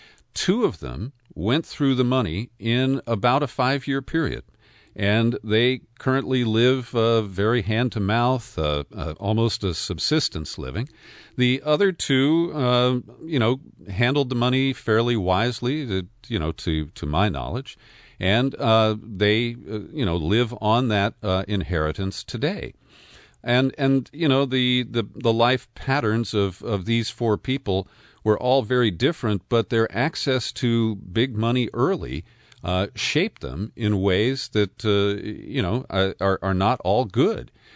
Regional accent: Cincinnati, Ohio, United States; when I was a kid growing up in Cincinnati, they played that about every hour on the kid shows.

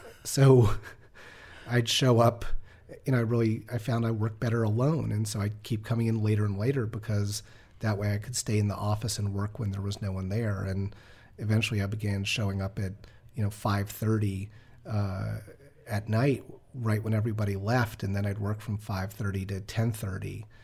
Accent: New York, United States; I ran up against the fact that I grew up in New York and I didn't know how to drive a car

